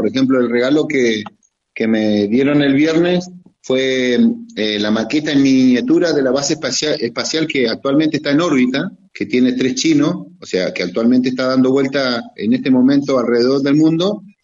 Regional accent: Neuquén, Argentina; información a nosotros como ciudadanos neuquinos primero, y después a la Argentina

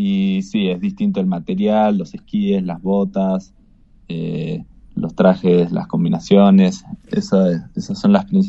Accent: San Martín de los Andes, Neuquén, Argentina; Y bueno, yo nací acá en San Martín de los Andes, que nada, se caracteriza por la temporada de invierno, la nieve.

